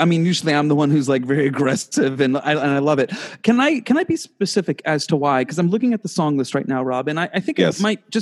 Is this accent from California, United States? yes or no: no; Elmira, New York, United States; I'm from Elmira. Like, that's reason right there.